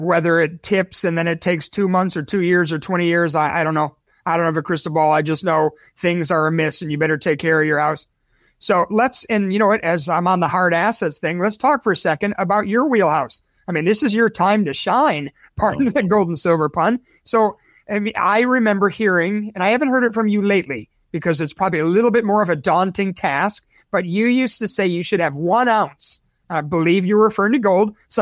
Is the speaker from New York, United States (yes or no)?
no; Chicago, Illinois, United States; I'm from Chicago.